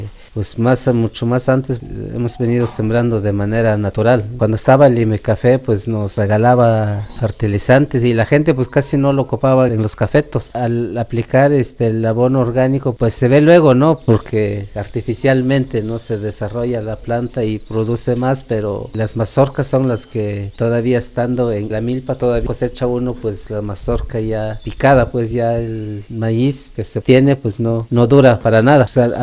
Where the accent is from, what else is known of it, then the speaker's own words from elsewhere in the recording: Santa Cruz de Agavila, Oaxaca, Mexico; soy acá originario de Santa Cruz de Agavila.